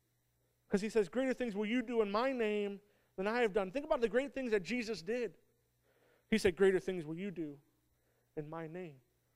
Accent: Michigan, United States; now in New Jersey, United States; You know, I'm originally from Michigan. I never thought I would be in New Jersey as a youth pastor.

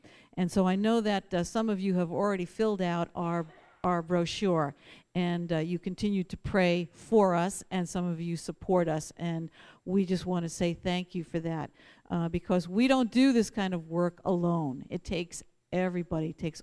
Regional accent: Queens, New York, United States; And he's from Brooklyn. I'm from Queens. Mixed marriage, but it's working.

